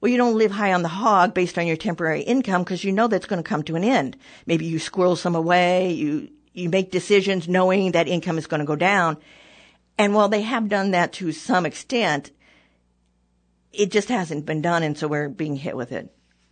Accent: Indiana, United States; I grew up in Indiana

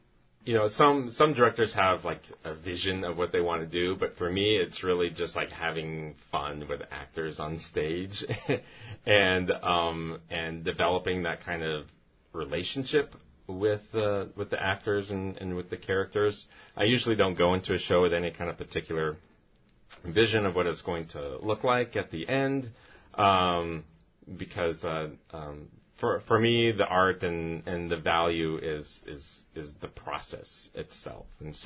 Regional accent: Anchorage, Alaska, United States; also born or lived in New Jersey / South Dakota / New Mexico / Texas; now in Kodiak, United States; I was born in New Jersey, lived in South Dakota, spent most of my childhood in Anchorage, then moved to New Mexico, Texas, now back to Kodiak.

